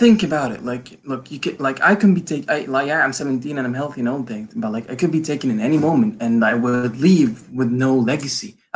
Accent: Egypt; I'm from Egypt.

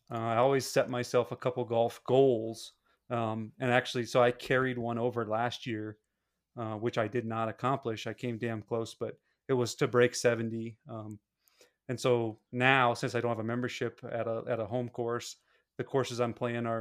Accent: Dubois, Wyoming, United States; Growing up in Dubois, we actually played for Riverton because we didn't have a team.

